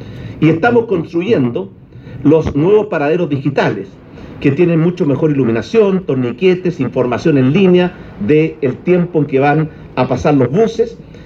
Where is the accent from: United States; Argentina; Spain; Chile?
Chile; como los chilenos queremos, merecemos y vamos a tener.